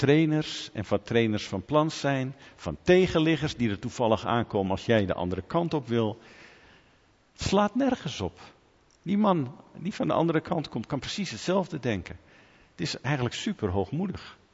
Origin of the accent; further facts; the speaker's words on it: Netherlands; Ik ben een Nederlander, dus ik stoot me, als ik een slechte dag heb, aan een hele hoop dingen.